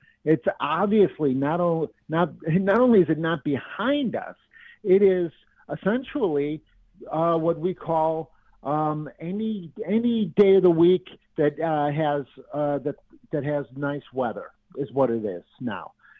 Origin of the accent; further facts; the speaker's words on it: Chicago, Illinois, United States; not only as a reporter, but as a Chicagoan